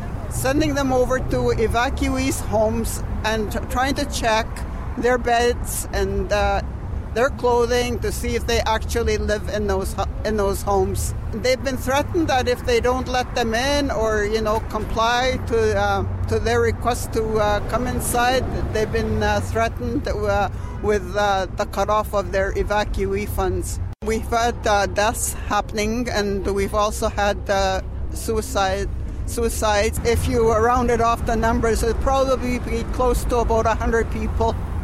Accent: Little Saskatchewan First Nation, Manitoba, Canada; I'm from Little Saskatchewan First Nation.

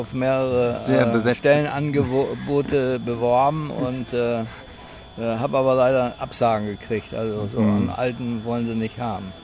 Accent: Australia; Also ich bin Australier und deswegen darf ich nur 90 Tage in der EU bleiben

